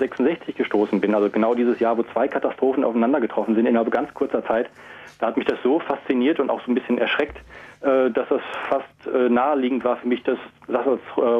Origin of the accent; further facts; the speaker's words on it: North Rhine-Westphalia, Germany; born there; Ich bin geboren in Westfalen